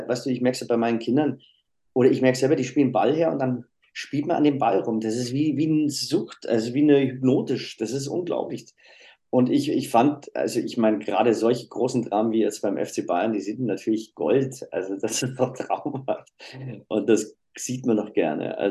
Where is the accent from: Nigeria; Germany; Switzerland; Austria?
Switzerland; aber da komme ich nicht ran, weil ich als Schweizer.